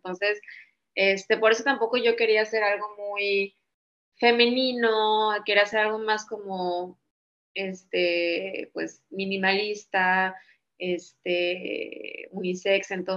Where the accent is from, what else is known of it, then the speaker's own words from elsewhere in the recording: Mazatlán, Sinaloa, Mexico; also born or lived in Guadalajara; yo nací en Guadalajara y toda mi familia es de Guadalajara. Pero viví toda mi vida en Mazatlán y estudié la carrera en Guadalajara. Entonces estoy como muy dividida entre, yo me siento más sinaloense y yo crecí ahí y es, pues, es mi casa y ahí están mis papás.